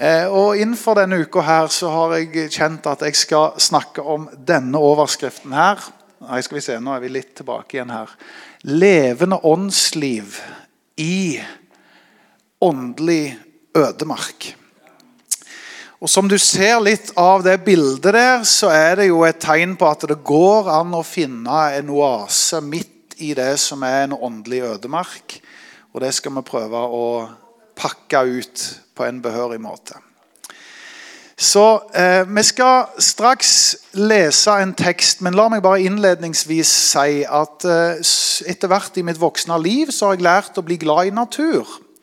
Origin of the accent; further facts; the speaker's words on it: Vestlandet, Norway; Der er godt sånn rulleskifører hjemme på Vestlandet